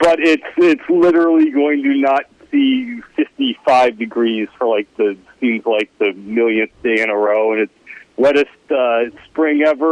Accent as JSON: {"language": "English", "town": "Minneapolis", "region": "Minnesota", "country": "United States", "tie": "born or raised there", "also_born_or_lived": "Chicago", "said": "I grew up in Minneapolis, lived in Chicago."}